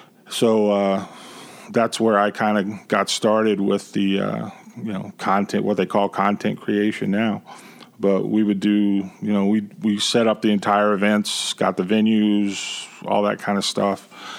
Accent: Midwest, United States; My background, I'm from the Midwest, and I was in Indianapolis.

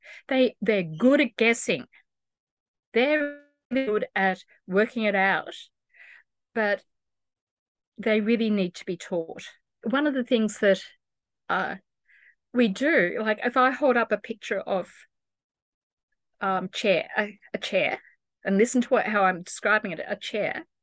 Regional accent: Melbourne, Victoria, Australia; And we, as a person from Melbourne, I speak standard Australian English.

